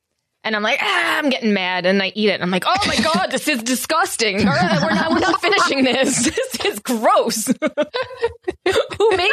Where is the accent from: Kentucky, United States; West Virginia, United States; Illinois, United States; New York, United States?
New York, United States; Long Island; Some people say cicadas. I'm from Long Island. We say cicadas.